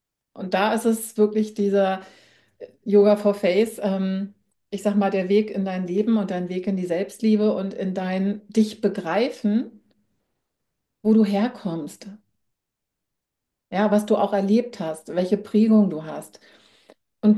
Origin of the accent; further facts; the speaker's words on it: Hamburg, Germany; moved away; also born or lived in Austria; ich bin ja eigentlich ein gebürtiges Nordlicht, ne? Also das heißt, ich bin aus der Hamburger Ecke, aber bin eben 2007 bin ich dann schon mal nach Österreich